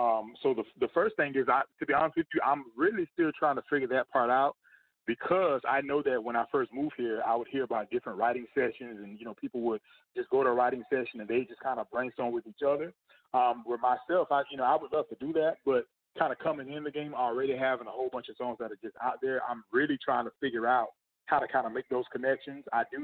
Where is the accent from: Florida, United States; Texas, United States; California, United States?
Florida, United States; Fort Lauderdale; Florida, especially, I'm from South Florida. I'm from Fort Lauderdale, but Tallahassee is a smaller city.